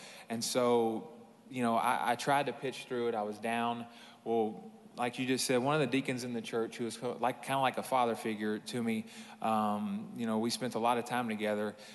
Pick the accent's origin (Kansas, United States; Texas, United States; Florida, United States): Texas, United States; Houston; And I took a contract, you know, from Houston to come home. It was my hometown.